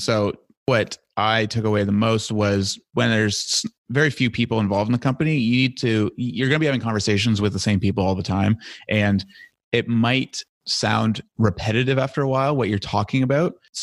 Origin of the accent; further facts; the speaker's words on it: Toronto, Ontario, Canada; moved away as an adult; now in New Brunswick, Canada; So I grew up in Toronto and then came to New Brunswick to go to university for forestry.